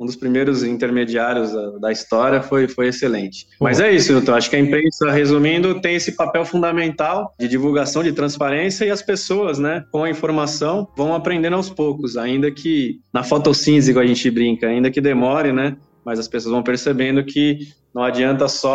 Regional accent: São Paulo, Brazil; now in Bragança Paulista, Brazil; eu sou de Bragança Paulista, né? Natural de São Paulo, mas eu moro já há 20 anos em Bragança.

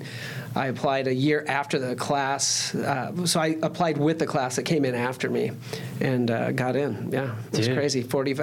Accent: Phoenix, Arizona, United States; Born and raised here.

